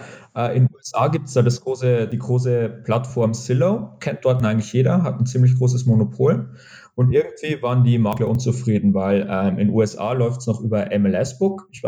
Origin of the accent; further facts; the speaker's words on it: Bavaria, Germany; accent: Bavarian; Ich sitze gerade im wunderschönen Regensburg. Im Moment zwar etwas verregnet. Man hört es vielleicht noch, mein bayerischen Akzent kann man ein bisschen raushören.